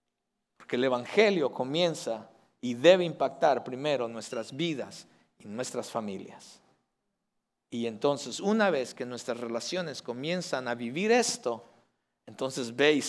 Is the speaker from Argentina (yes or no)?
no; Mexico; Entonces decía mi mamá, ven a traer una leche y unos panes, unos virotes decimos en México, panes.